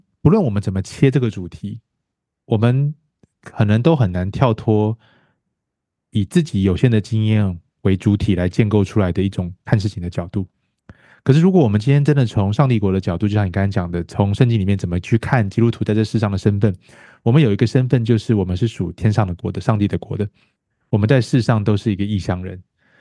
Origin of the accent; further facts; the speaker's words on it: Taiwan; 我从小在台湾长大嘛